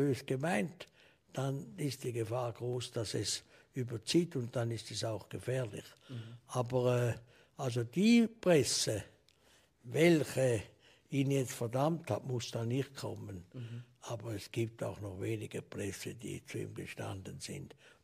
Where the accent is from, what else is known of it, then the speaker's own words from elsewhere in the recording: Switzerland; Ich bin Schweizer